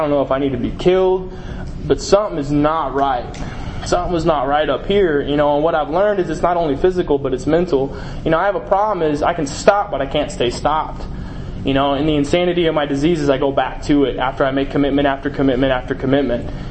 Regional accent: Texas, United States; growing up in Texas, you know, going to University of Texas was, like, the big dream, you know, for college.

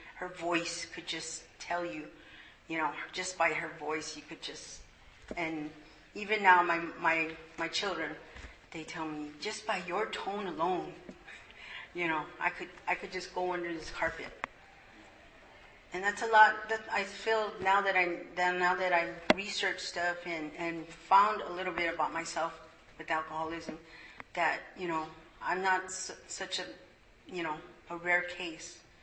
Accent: Tucson, Arizona, United States; And I was born here in South Tucson. If you don't know where that's at, it's just about 5-10 miles from here. So I'm a native Tucsonan.

